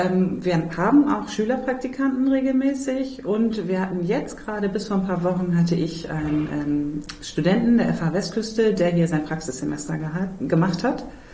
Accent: St. Michael, Schleswig-Holstein, Germany; Ich komme persönlich aus St. Michael, da gibt es auch immer einen kleinen Weihnachtsmarkt.

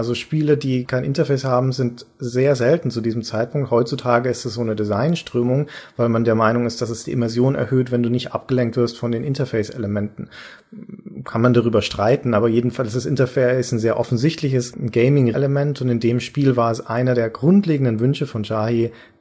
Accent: Nuremberg, Bavaria, Germany; In Nürnberg zum Beispiel, meiner Heimatstadt

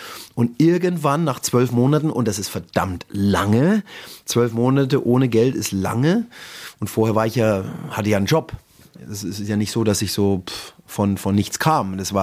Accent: Coburg, Bavaria, Germany; now in Barcelona, Spain; das ist wie bei uns in Coburg.

